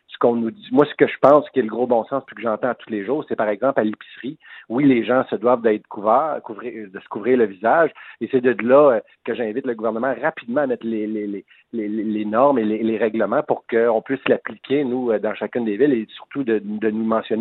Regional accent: Mascouche, Quebec, Canada; même dans mon coin de pays, ici chez nous, à Mascouche

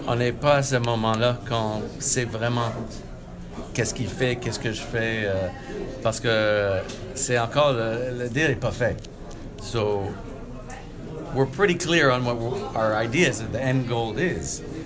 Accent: Montreal, Quebec, Canada; je suis un Montréalais, passionné un Québécois, passionné un Canadien.

